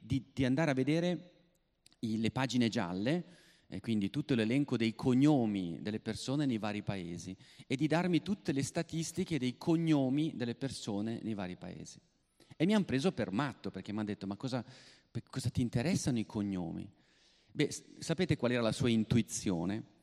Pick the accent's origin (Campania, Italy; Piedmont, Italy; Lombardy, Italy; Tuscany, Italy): Lombardy, Italy; Bergamo; io vengo da Bergamo e in alcune vallate delle mie parti ci sono alcuni paesi